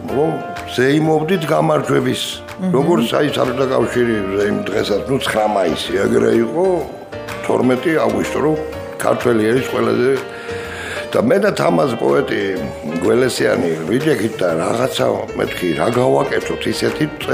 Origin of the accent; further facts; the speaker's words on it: Manglisi, Kvemo Kartli, Georgia; წარმოშობით მანგლისელი ვარ. აჰა. ნუ ჩემი გვარი ტყემლოვანიდან არის, მაგრამ მანგლისში ბები ამყავდა და მამიდა.